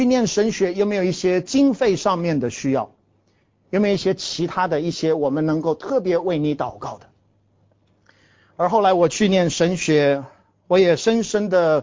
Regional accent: Taiwan; accent: Taiwanese; Chinese is a second language; 当然我的不是河南腔，我的是台湾腔。

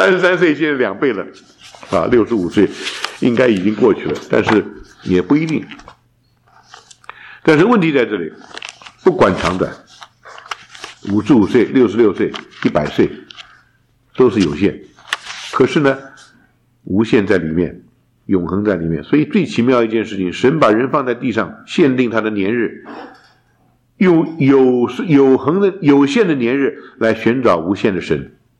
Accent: China; 我们中国人讲鸟之将死其鸣也哀，人之将亡其言也善。

